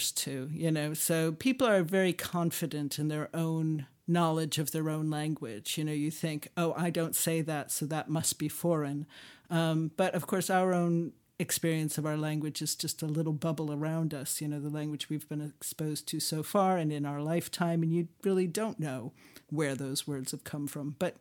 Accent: United States; now in England; a lot of the rules that I'd been taught at, you know, in school in America as being proper English were not the way people use language over here.

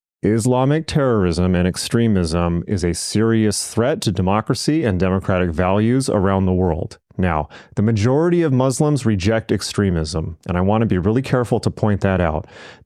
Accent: California, United States; as somebody who was born and bred in California, no state has a monopoly on hate. Southern California, where I'm from

